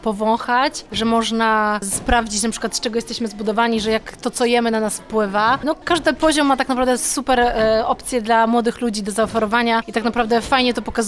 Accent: Olsztyn, Warmian-Masurian Voivodeship, Poland; jesteśmy z Olsztyna

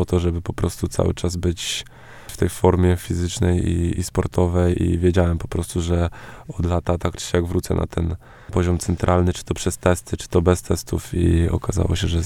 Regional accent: Elbląg, Warmian-Masurian Voivodeship, Poland; jestem z tamtego miasta, wręcz wychowywałem się przy obiektach treningowych Olimpii Elbląg.

